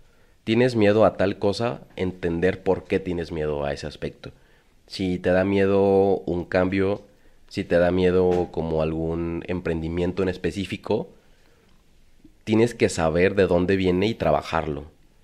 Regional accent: Guadalajara, Jalisco, Mexico; como tapatíos mochos

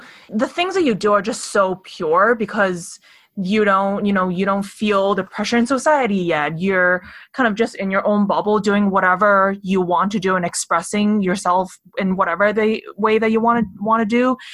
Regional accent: Hong Kong; growing up in Hong Kong, I've never felt like I fit

